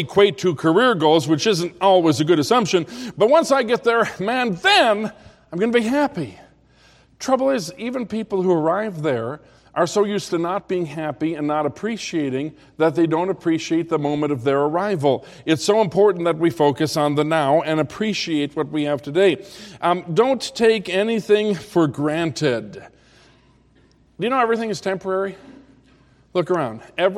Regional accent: United States; When I saw that with my own eyes, it was such a rebuke to me as an American that I don't appreciate the things that I have.

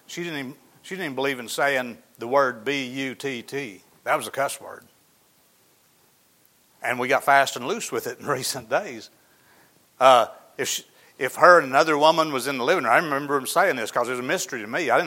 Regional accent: Arkansas, United States; I used to go over to Tate's store, there where I grew up in Izzard County

